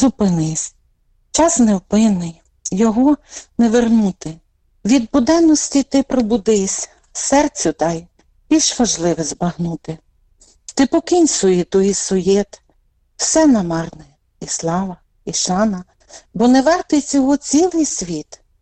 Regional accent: Romashivka, Ternopil Oblast, Ukraine; Я родом із Чортківського району, села Ромашівки.

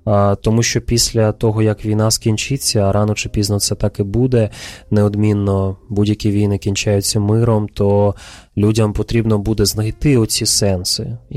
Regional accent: Kyiv, Ukraine; в Києві це взагалі не проблема, бо я сам киянин

